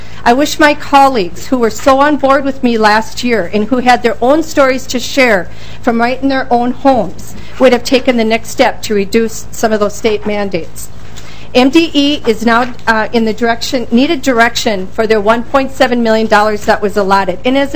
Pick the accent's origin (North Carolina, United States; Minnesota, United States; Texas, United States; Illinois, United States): Minnesota, United States; Willmar; greetings from your relatives in Wilmer, Minnesota. They send hello and wish you well. So, I am from Wilmer. I am a Wilmer Public School teacher of 30 years.